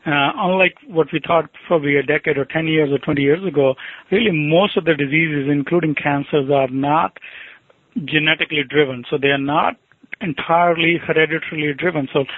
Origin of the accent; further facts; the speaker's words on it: India; English is a second language; now in United States; My roots are originally, I'm from India